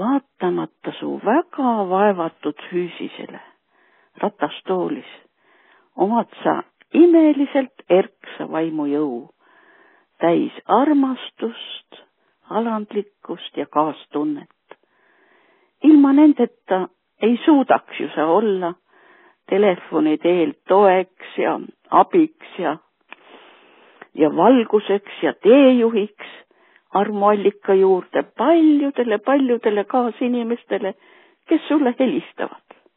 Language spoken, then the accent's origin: Estonian; Tallinn, Harju County, Estonia; Tallinnast.